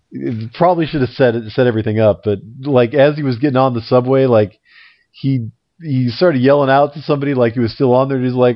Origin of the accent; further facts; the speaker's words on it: New York, United States; accent: New York; That was my New York accent right there.